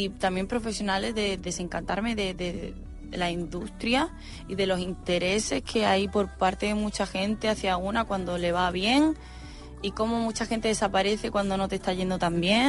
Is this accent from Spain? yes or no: yes; Huétor-Tájar, Andalusia, Spain; De Huetortájar, Granada.